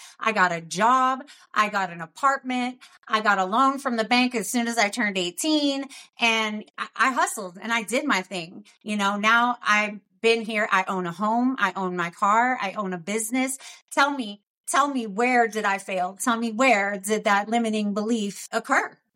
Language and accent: English; Kansas City, Missouri, United States; I was 16 years old, and I grew up in Kansas City.